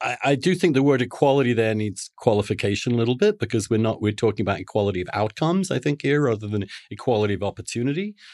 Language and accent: English; England, United Kingdom; I grew up a Catholic in England, you know. I'm a gay person.